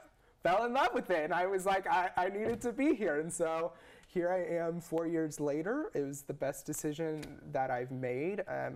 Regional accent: Norman, Oklahoma, United States; That was my entire plan, my entire life growing up in Norman.

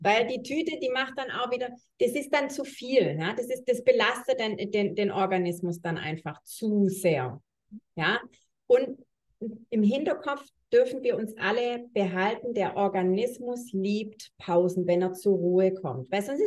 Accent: Southern Germany, Germany; Ich komme aus Süddeutschland, Flughafen Stuttgart.

